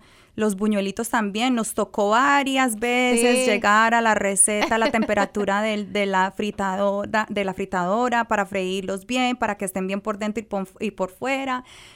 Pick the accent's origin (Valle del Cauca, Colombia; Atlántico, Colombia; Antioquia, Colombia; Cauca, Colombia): Antioquia, Colombia; Medellín; Mira, yo nací cerquita de Manrique.